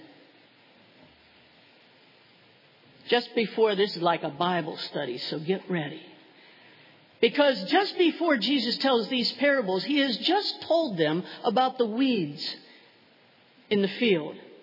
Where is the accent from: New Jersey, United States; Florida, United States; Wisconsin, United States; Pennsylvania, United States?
Pennsylvania, United States; Now you know I'm not from New England, so maybe it's just the southwestern Pennsylvania sayings, but we used to say, finders keepers, losers weepers.